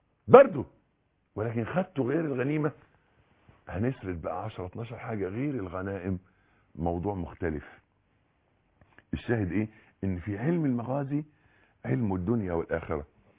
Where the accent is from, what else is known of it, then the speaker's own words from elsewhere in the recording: Egypt; ما هو احنا مصريين ولا بلاش